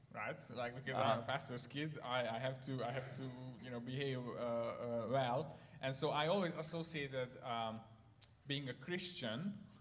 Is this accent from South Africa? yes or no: no; Ukraine; I grew up in Ukraine as a Hungarian, and my dad is a pastor, and he's still pastoring two small churches in Ukraine, and I grew up in a Christian home